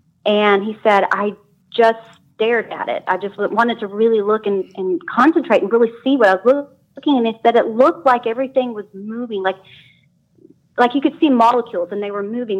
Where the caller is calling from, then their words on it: Oklahoma, United States; I'm calling from Oklahoma.